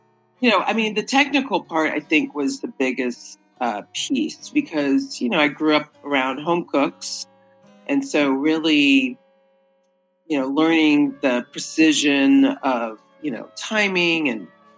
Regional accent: East Coast, United States; I spent 10 years on the East Coast first because I'm from the East Coast.

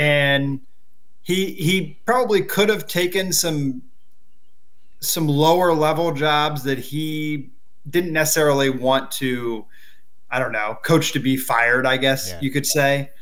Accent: Ohio, United States; So I'm a Big Ten guy. I'm born and raised in Ohio. I went to Ohio State, and then I've previously covered Ohio State and Michigan.

